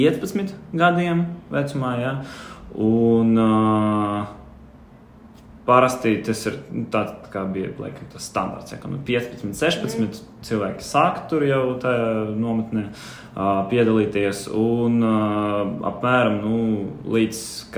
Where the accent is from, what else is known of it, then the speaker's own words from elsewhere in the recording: Daugavpils, Latvia; pirms tam es atbraucu no Daugavpils, man te bija daži draugi, bet ne tik daudz.